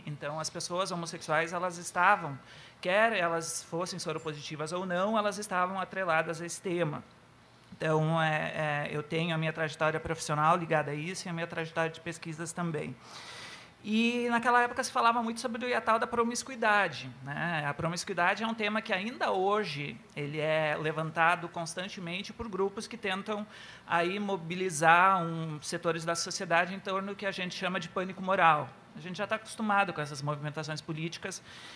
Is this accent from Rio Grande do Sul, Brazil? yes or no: yes; Estrela, Rio Grande do Sul, Brazil; Bom, eu sou de Estrela, nasci em Estrela, e em Estrela eu trabalhei vários anos